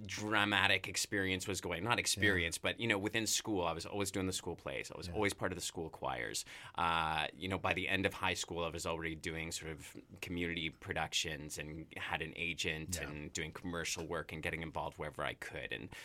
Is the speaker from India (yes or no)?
no; Toronto, Ontario, Canada; now in Vancouver, Canada; I'm a Vancouver right now. I've been here 7 years. Yeah. I come from Toronto.